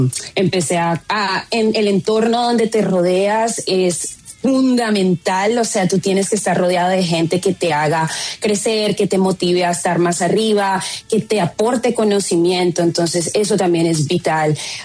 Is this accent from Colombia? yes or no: yes; Colombia; cuando yo hablo inglés, se escucha mi acento, de inmediato me preguntan de dónde soy. Digo, soy colombiana, represento a las mujeres afro-latinas, a las afro-colombianas